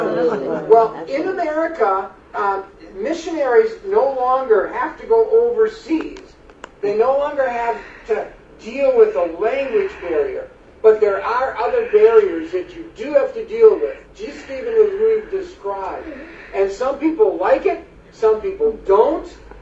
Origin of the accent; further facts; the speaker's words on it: West Virginia, United States; now in Kentucky, United States; I grew up in West Virginia.